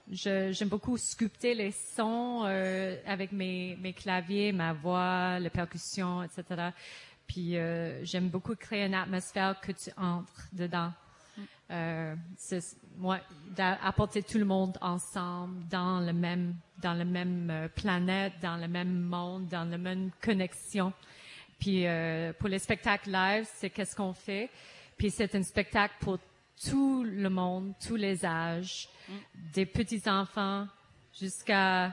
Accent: Toronto, Ontario, Canada; first language English; French is a second language; also born or lived in United States; on avait grandi à parler anglais parce que j'ai grandi à Toronto, puis après ça, les États-Unis. Ma famille, maintenant, ils sont à Hawaii. Mais moi, j'ai décidé de tourner à Canada quand j'avais 18 ans.

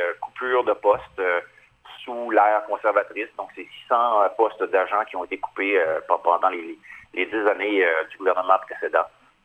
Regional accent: Quebec, Canada; chez nous, en Gaspésie, dans l'Est du Québec

